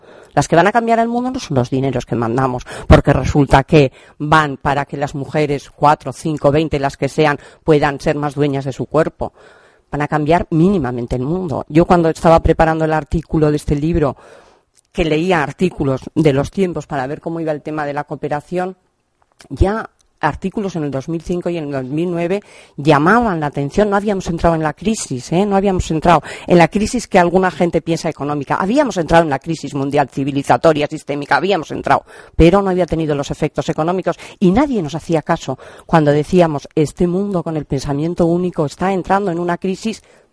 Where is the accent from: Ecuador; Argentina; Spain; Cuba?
Spain; Basque Country; now in Navarre, Spain; Pues yo que soy vasca, que siempre he pensado en eso de la palabra